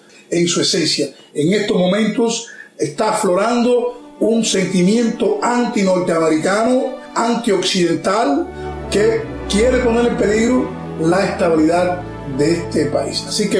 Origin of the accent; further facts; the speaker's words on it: Cuba; Yo soy cubano, yo amo mi Cuba sobre todas las cosas